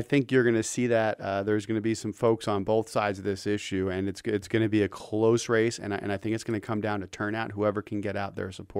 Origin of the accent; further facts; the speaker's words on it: California, United States; I come from California, where you can have a dozen on any given ballot.